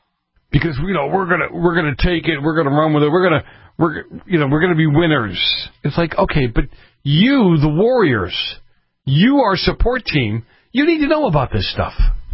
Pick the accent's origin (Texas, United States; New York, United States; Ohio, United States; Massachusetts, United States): Massachusetts, United States; Boston; Look, I'm from Boston, I have a hard time putting it all together.